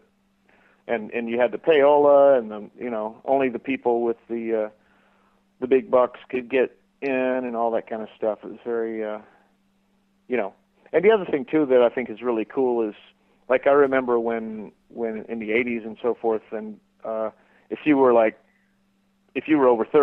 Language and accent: English; Florida, United States; It took about my childhood growing up in Florida, and about what it was like, what it feels like to be, you know, in the rain and all that down there.